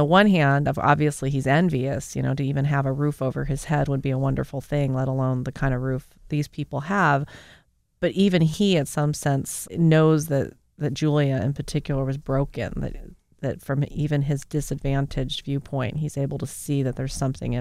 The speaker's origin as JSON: {"language": "English", "region": "Kansas", "country": "United States", "tie": "born or raised there", "said": "Well, and I'm lucky to have seen it, because growing up in Kansas or even living here, you know, I had to now kind of see that and live next to it."}